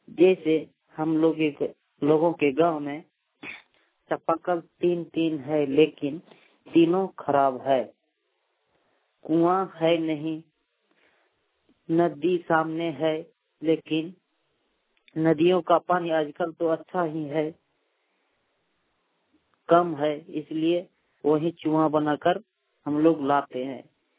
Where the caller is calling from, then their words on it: Bokaro, Jharkhand, India; टोला rally बेड़ा post bank, थाना नवाडी, जिला बोकारो, झारखंड से बोल रहा हूँ।